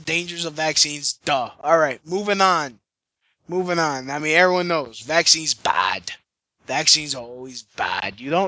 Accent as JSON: {"language": "English", "town": "Brooklyn", "region": "New York", "country": "United States", "said": "Fuck it, I'm from Brooklyn. … all right? I'm from Brooklyn. I'm not trying to be fucking fancy."}